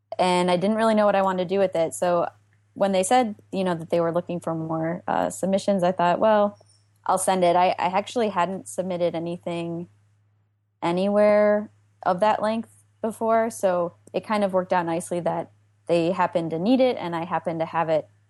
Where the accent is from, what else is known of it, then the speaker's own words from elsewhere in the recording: Chicago, Illinois, United States; now in New York City, United States; No, I'm from Chicago.